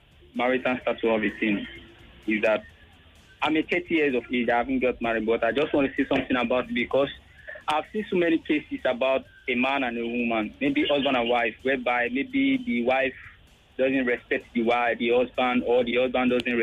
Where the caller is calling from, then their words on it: Ajegunle, Lagos, Nigeria; I'm calling from Ajegunle.